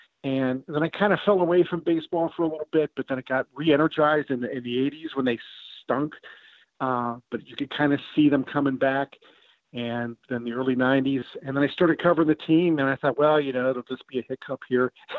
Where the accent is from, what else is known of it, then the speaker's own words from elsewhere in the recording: Pittsburgh, Pennsylvania, United States; accent: Northside; I'm a Northsider. I'm from the north side of Pittsburgh. Okay. Grew up there. Well, I spent like 2 years at Northside. Then we moved out to North Hills, but I still got the Northside accent, I guess.